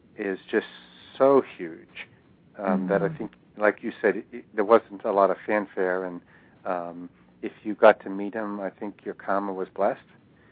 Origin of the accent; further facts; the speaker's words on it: Boston, Massachusetts, United States; When I grew up in Boston, and I grew up in the 60s